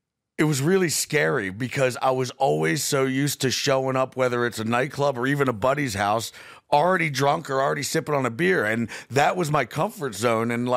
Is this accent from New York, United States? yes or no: no; Philadelphia, Pennsylvania, United States; born there; I'm like, I was born in Philly. I'm Sicilian and Irish. I'm 43.